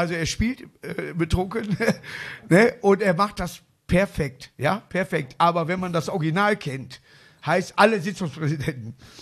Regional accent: Hamburg, Germany; ich bin Hamburger

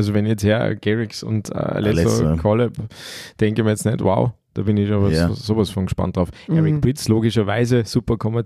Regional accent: Salzburg, Austria; Man weiß es ja als Salzburger

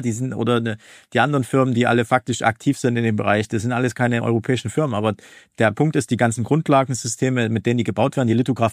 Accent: Dresden, Saxony, Germany; ich bin ja aus Dresden, hört man vielleicht auch manchmal am Dialekt hier

